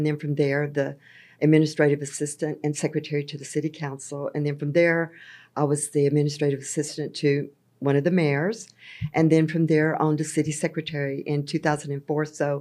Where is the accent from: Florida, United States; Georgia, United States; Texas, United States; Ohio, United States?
Texas, United States; Atlanta; also born or lived in Pasadena, Texas; Okay, well, I was born in Northeast Texas, grew up in Atlanta, Texas, and I lived in Pasadena for many, many years.